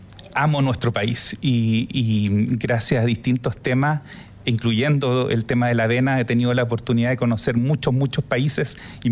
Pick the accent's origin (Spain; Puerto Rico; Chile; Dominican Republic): Chile; ni siquiera nosotros como chilenos muchas veces lo sabemos